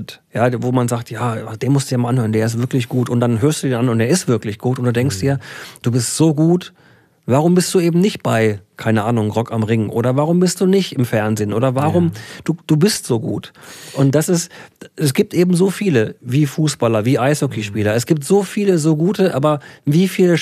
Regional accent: Bavaria, Germany; born there; ich bin ein gebürtiger Bayer.

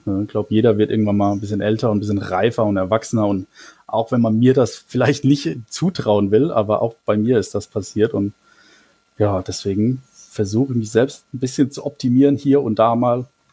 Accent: Mannheim, Baden-Württemberg, Germany; ich komme aus Mannheim gebürtig. Ich bin auch in einem Stadtteil von Mannheim groß geworden, der jetzt ja nicht unbedingt der Beste ist

